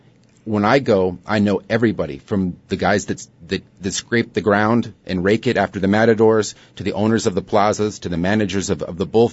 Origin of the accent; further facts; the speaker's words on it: United States; No. I'm American. I'm from Hungarian descent.